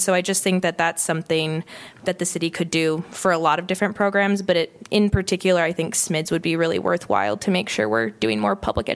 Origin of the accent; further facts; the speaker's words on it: Iowa City, Iowa, United States; from Iowa City.